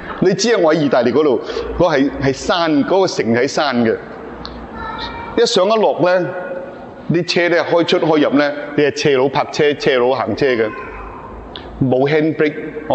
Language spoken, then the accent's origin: Cantonese; China; 即系话我哋中国人。